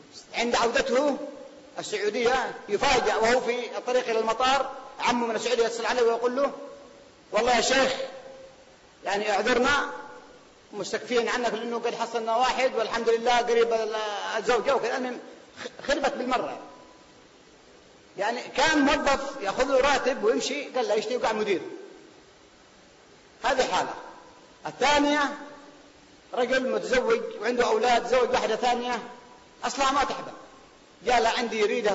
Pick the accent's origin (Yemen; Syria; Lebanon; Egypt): Yemen; Al Hudaydah; في باقل عندنا في اليمن في محافظة الحديدة